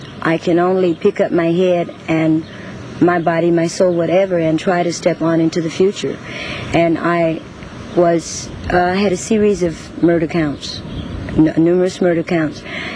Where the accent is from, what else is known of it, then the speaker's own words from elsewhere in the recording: the South, United States; I was born and raised in the South. I was from a large family.